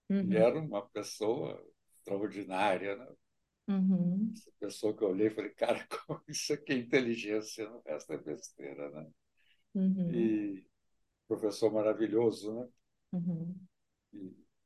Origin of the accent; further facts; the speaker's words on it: Minas Gerais, Brazil; Sou do sul de Minas, criado aí, fazenda de café, enfim.